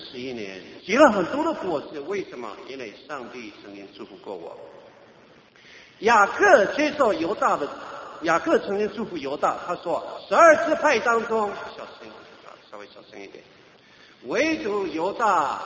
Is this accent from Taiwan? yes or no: yes; Taiwan; 我们台湾人通常讲下雨了，就是三个字